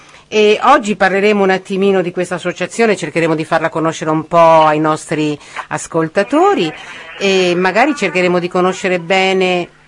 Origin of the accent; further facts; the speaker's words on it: Veneto, Italy; io sono veneta